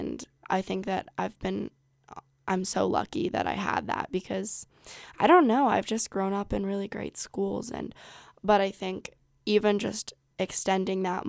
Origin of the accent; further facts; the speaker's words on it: Glenwood, United States; I grew up in Glenwood and I've gone to Glenwood schools my whole life.